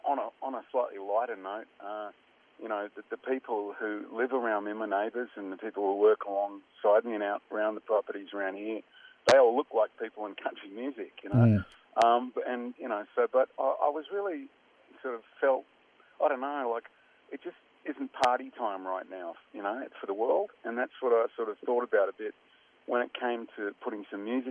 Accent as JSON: {"language": "English", "country": "Australia", "said": "being an Australian, then coming back to Australia, you sort of reflect on all that."}